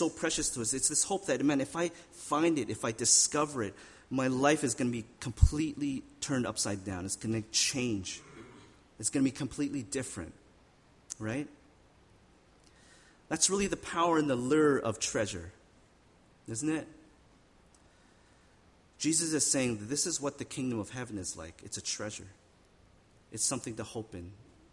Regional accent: Regina, Saskatchewan, Canada; when I was growing up in Regina, our house, the house I grew up in was probably built, I think it was built in about the 1940s.

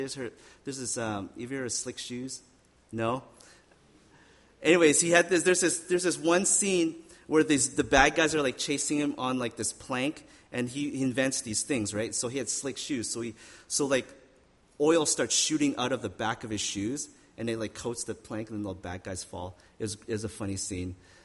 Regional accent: Regina, Saskatchewan, Canada; when I was growing up in Regina, our house, the house I grew up in was probably built, I think it was built in about the 1940s.

